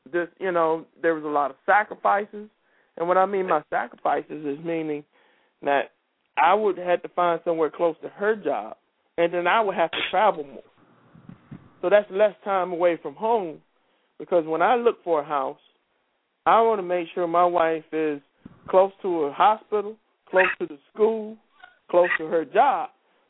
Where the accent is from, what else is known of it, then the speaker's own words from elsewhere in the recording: the South, United States; But where we move from, we're from the South, so it's cheaper.